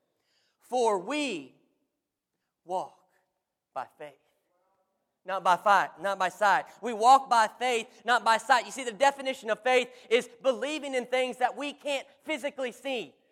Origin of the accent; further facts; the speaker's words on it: Missouri, United States; I'm from Missouri, and we went there at 8 o'clock in the morning.